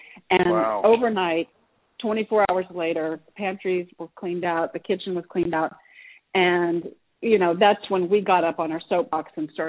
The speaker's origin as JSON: {"language": "English", "region": "Oklahoma", "country": "United States", "tie": "born or raised there", "said": "I grew up in Oklahoma. We had cows and pigs and we ate them."}